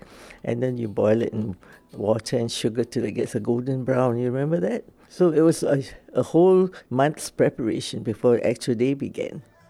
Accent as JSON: {"language": "English", "country": "Singapore", "said": "Or else can I say, I'm from Singapore."}